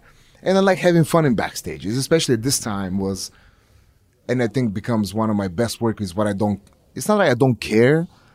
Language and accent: English; Plovdiv, Plovdiv Province, Bulgaria; Because the mayor of Bulgaria is going to give me the key of my hometown, Plovdiv.